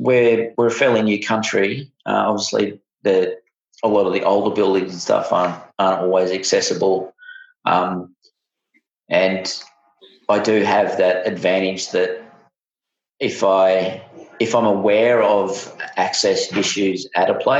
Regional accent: Adelaide, South Australia, Australia; born there; now in Brisbane, Australia; Not originally. I was born in Adelaide. Many years ago. My dad was in the army, so we moved around a lot.

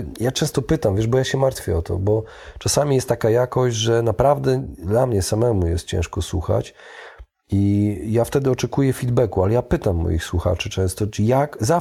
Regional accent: Białystok, Podlaskie Voivodeship, Poland; now in Warsaw, Poland

